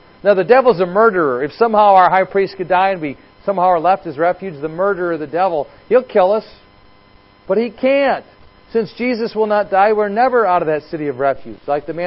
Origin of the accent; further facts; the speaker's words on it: Rockford, Illinois, United States; I'm from Rockford, Illinois.